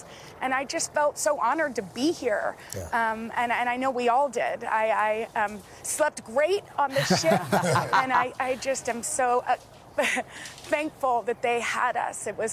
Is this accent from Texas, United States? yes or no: yes; Texas, United States; our hearts are in Texas, my home state